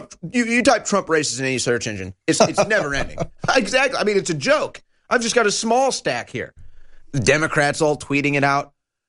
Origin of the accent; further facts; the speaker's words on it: United States; I'm just so embarrassed by all of this as an American.